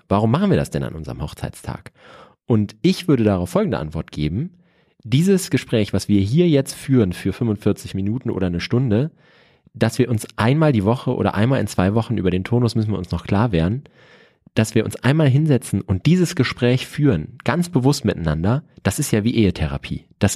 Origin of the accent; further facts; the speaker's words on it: Cologne, North Rhine-Westphalia, Germany; now in Munich, Germany; Also ich komme ja aus dem Vorort von Köln, bin auf dem Land aufgewachsen.